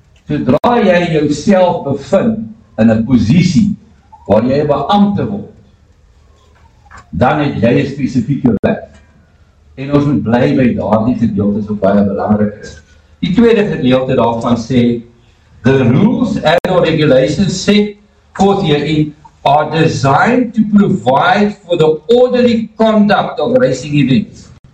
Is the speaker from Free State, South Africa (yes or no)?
yes; Free State, South Africa; Ek kom daar die Vrystaat uit, daar kom van die Free State.